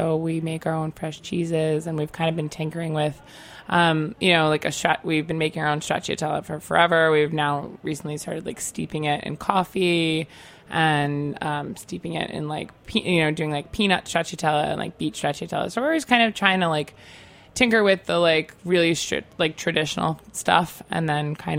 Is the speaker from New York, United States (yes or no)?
yes; New York, United States; I'm from Long Island, you know, like, I have, like, a very strong side of me that, like, comes out when I'm around people like that, like my kinfolk, you know.